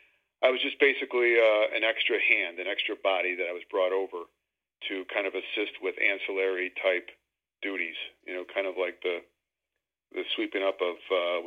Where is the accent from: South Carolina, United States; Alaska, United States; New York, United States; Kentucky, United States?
New York, United States; since I came from New York. I was used to a big city and a lot of different things